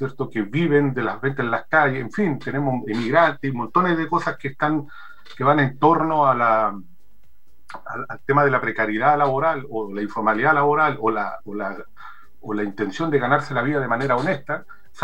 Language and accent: Spanish; Antofagasta, Chile; soy de Antofagasta, pero trabajo en la ciudad de Iquique